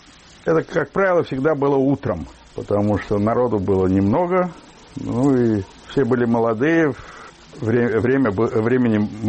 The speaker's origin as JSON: {"language": "Russian", "region": "Saint Petersburg", "country": "Russia", "lives_now": "United States", "said": "Я бывший ленинградец."}